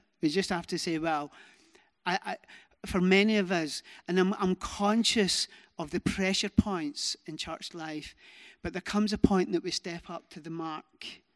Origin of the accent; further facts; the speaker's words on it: United Kingdom; We're very British, aren't we, when it comes to ministry?